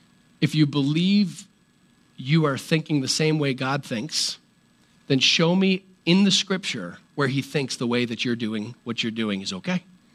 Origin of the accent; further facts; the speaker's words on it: Virginia, United States; born there; I'm allowed to say y'all because I was born in Virginia.